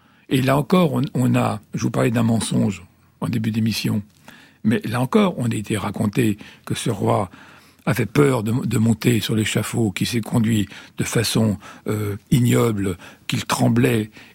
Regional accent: Italy; je ne suis pas monarchiste, mais je suis italien.

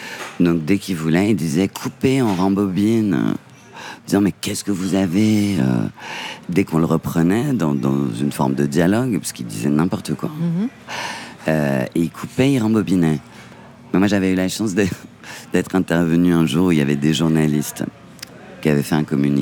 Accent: Nantes, Pays de la Loire, France; J'ai grandi à Nantes, dans une maison.

